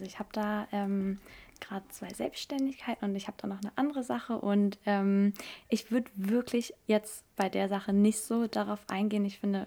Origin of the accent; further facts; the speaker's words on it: Neustadt am Rübenberge, Lower Saxony, Germany; Ich bin 22 und ich komme aus der Umgebung Hannover. Ich kann es ja auch einfach genauer sein, Neustadt am Rübenberge.